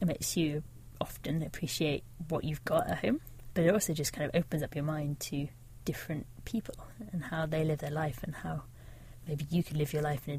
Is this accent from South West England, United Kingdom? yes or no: yes; South West England, United Kingdom; I grew up in Devon, right on the south coast, like as far from mountains as you get really in the UK.